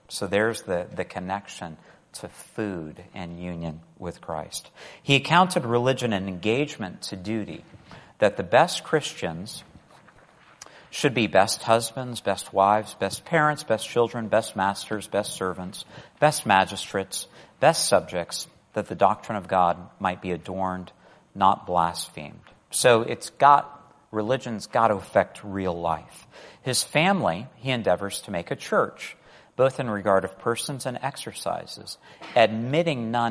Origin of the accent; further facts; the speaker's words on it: Saxmundham, East of England, United Kingdom; I grew up in England, where there was actually a market that would come through our little village, Saxmundham, every week.